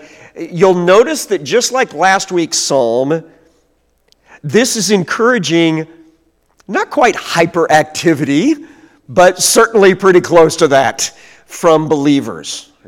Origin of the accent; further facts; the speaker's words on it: Cabool, Missouri, United States; When I was a kid and went to a Christian church in my home town of Kabul, Missouri, our congregation was very formal.